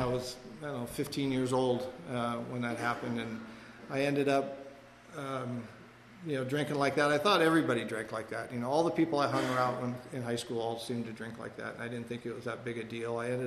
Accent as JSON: {"language": "English", "town": "Agoura", "region": "California", "country": "United States", "tie": "born or raised there", "said": "Westlake Village where I grew up. I grew up in Agora, out in the Thousand Oaks area"}